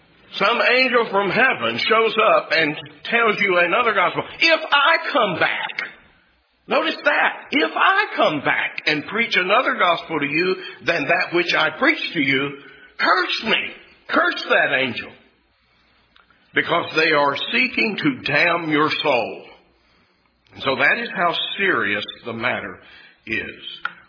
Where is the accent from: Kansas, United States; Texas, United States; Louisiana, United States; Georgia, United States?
Texas, United States; I don't know if that's a Texas expression. I'm from Texas. Y'all know what that means?